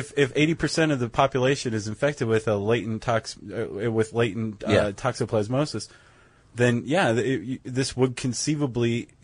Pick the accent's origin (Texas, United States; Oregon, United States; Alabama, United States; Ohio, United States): Ohio, United States; Toledo; But actually some guys from Toledo, my hometown.